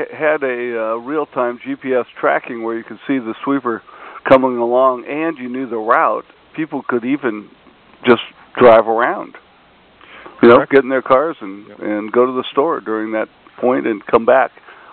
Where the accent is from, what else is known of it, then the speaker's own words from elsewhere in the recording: Washington, United States; coming back to my home state of Washington and finding that pollution water problems were really hitting home here